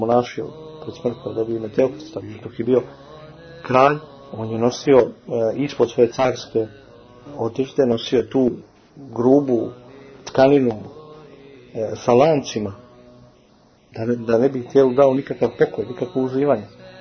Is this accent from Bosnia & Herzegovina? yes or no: no; Montenegro; ja mislim da kada bi ovdje kod nas u Crnoj Gori svako radio po onom što piše u Gorskom vijencu